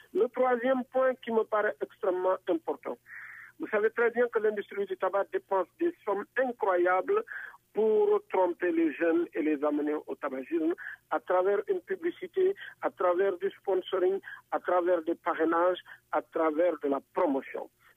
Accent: Senegal; nous sommes des Sénégalais. Nous travaillons au Sénégal

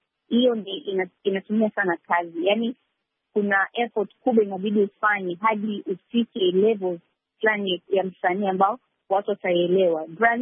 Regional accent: Kenya; Nilikulia sana Kenya, nilikuwa nasoma Kenya primary hadi secondary.

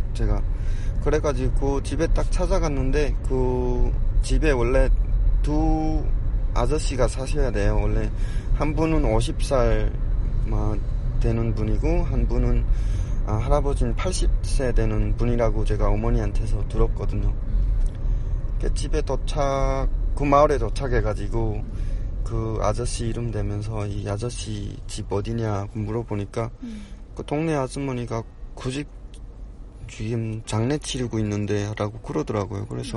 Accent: North Korea

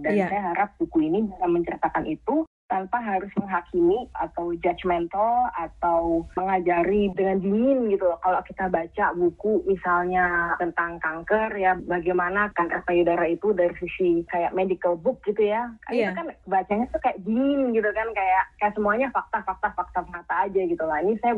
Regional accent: Indonesia; now in United States

